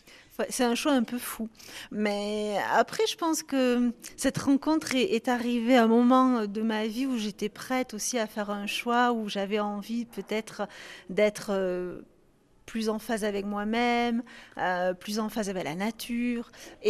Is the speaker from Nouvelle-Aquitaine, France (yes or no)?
yes; Nouvelle-Aquitaine, France; now in Cape Verde; Ben non, je suis française, j'arrive du Lot-et-Garonne.